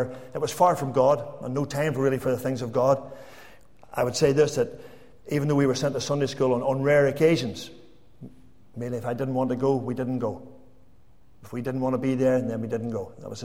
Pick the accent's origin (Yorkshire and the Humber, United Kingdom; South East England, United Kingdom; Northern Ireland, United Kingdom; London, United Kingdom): Northern Ireland, United Kingdom; when I think about the young lads that I grew up with in Makara, some of you will know, very small town, bigger now than it was whenever I was growing up in the 60s and 70s.